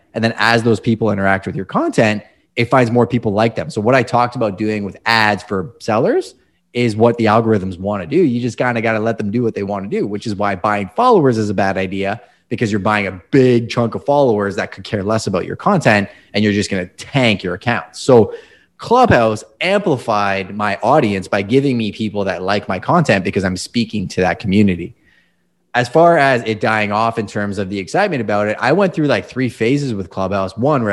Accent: Canada; Hockey. Come on. Yeah. I'm Canadian.

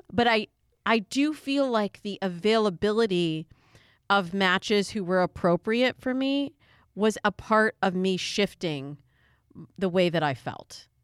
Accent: Michigan, United States; also born or lived in Chicago, Illinois; Well, I'm originally from Michigan, I went to school in Chicago

